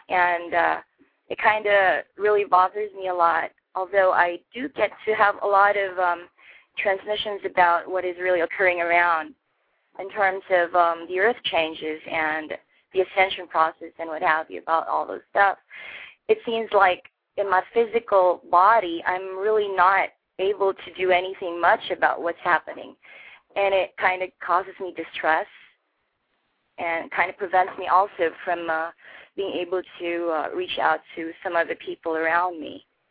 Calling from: Stafford, Texas, United States; Oh, I'm in Stafford, very near Houston. It's part of the greater Houston area.

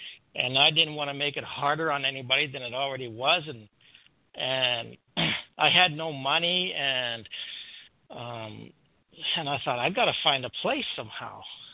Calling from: Canada; I'm calling from Canada.

